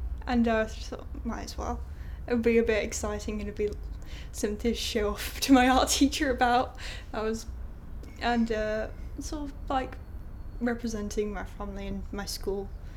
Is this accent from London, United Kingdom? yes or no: no; Leeds, Yorkshire and the Humber, United Kingdom; I'm 17, born on the 20th of October 1991, and I'm from Leeds in Yorkshire.